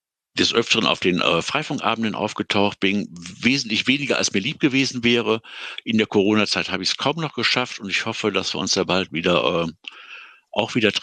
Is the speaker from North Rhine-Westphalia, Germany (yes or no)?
yes; Düsseldorf, North Rhine-Westphalia, Germany; ich hatte erst zu den Kollegen aus Düsseldorf, weil das meine Heimatstadt ist